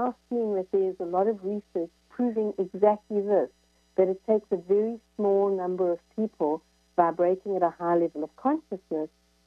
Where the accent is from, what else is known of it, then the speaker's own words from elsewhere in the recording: South Africa; Because I was brought up in South Africa, in apartheid South Africa.